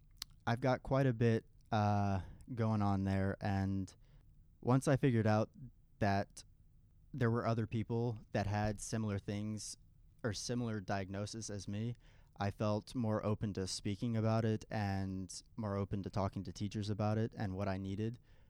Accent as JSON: {"language": "English", "region": "Florida", "country": "United States", "tie": "born there", "also_born_or_lived": "Chicago", "said": "I've lived in multiple different states. So I was born in Florida, and I started to notice something go wrong when I moved to Chicago."}